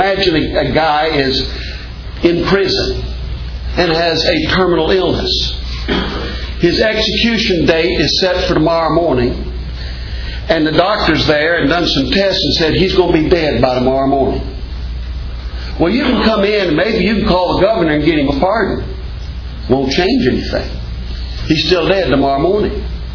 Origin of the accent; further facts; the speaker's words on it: West Virginia, United States; For me, kind of going back to the area I came from. I was raised mostly in West Virginia. Come down here among the mountains. I live in the flatlands right now.